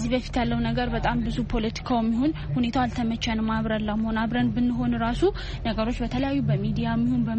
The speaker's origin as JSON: {"language": "Amharic", "town": "Asella", "region": "Oromia", "country": "Ethiopia", "said": "ከአርሲ አሰላ ነው የመጣሁት።"}